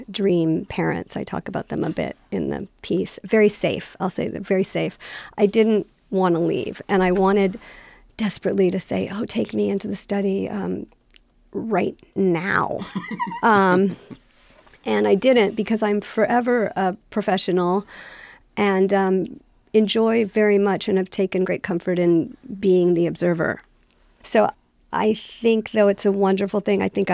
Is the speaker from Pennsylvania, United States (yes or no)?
no; San Francisco, California, United States; born there; I was born in the Haight-Ashbury at the height of that moment, right after the Summer of Love.